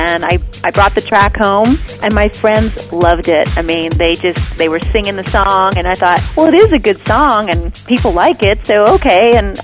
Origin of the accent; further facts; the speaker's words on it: Los Angeles, California, United States; I'm from Los Angeles, like I said, and country music just wasn't the most popular over here in a mostly Latin community I was raised